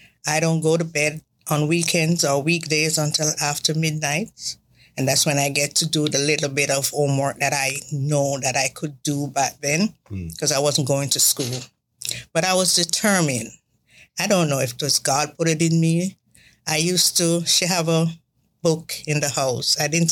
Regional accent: Jamaica; It can be hard, especially if you're from the inner city, like where I was.

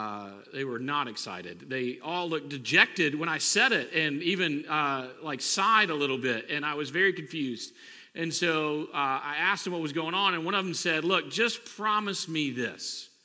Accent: Mississippi, United States; I grew up in South Mississippi, and when I first started in ministry, the men who had the most impact on my life as mentors in ministry were not pastors.

